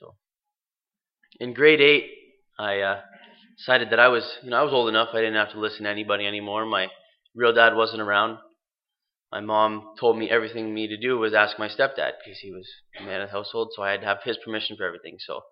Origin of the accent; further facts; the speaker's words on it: Kitchener, Ontario, Canada; born there; I'm 20 years old. I was born in Kitchener, Ontario.